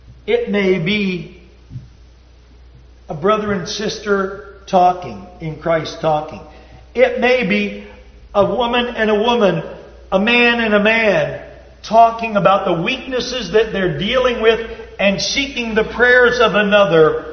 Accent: Upper Ohio Valley, United States; where I grew up in the Upper Ohio Valley.

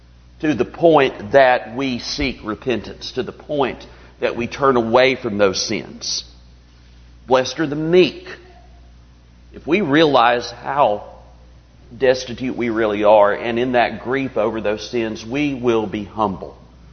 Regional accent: Coleman, United States; also born or lived in Charlotte, North Carolina; I grew up with children of some of you. And so it's good to be back with you and to see you again. I was away from Coleman for a long, long time.

